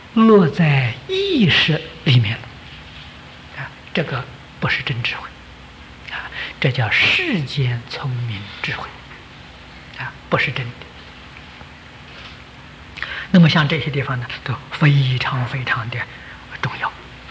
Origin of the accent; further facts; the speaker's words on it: China; 我们中国人有个俗话说，人不为己，天诛地灭。